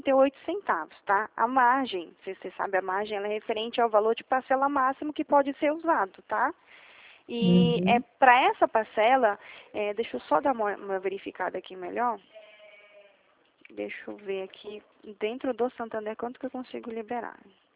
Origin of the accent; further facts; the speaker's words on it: Belém, Pará, Brazil; now in São Paulo, Brazil; Eu sou de Belém, eu moro aqui em São Paulo hoje, mas eu nasci em Belém.